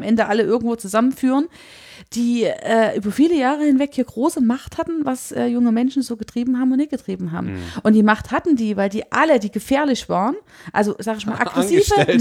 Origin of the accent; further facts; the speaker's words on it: Chemnitz, Saxony, Germany; Was für uns als Chemnitzer total dramatisch ist